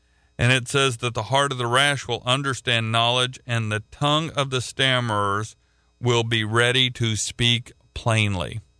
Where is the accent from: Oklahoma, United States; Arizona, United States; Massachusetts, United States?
Oklahoma, United States; I'm from Oklahoma.